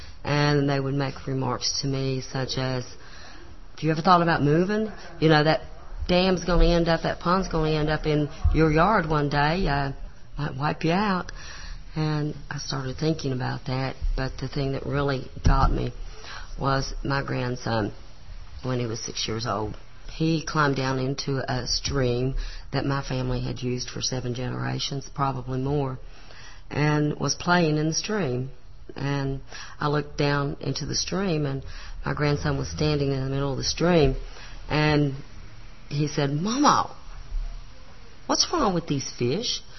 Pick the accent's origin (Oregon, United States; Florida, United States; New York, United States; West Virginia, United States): West Virginia, United States; Marfork; moved away as an adult